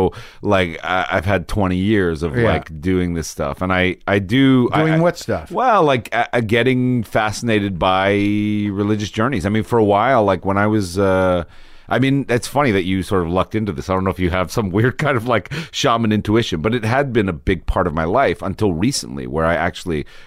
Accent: White Plains, New York, United States; In Westchester County, which town? White Plains.

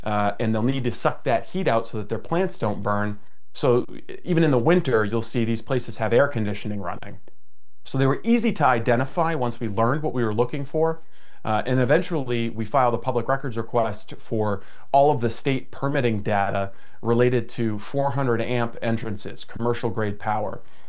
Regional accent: Dexter, Maine, United States; in Dexter, Maine, my hometown, less than a mile from where I grew up and went to high school

